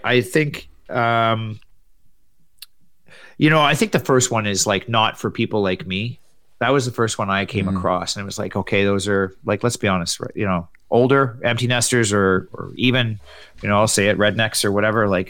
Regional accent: Canada; Obviously, being Canadian, we're a little bit more, whatever, cautious, nanny state, whatever you want to say.

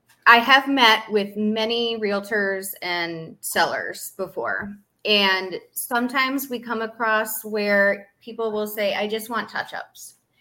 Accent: Iowa, United States; We are not from Florida. We're from the Midwest. He's from Illinois. I'm from Iowa.

